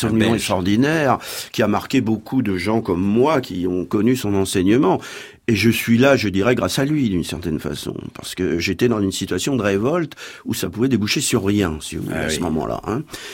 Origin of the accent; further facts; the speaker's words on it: Équeurdreville, Normandy, France; born there; Bah, je suis né à Écœur-de-Reville, qui était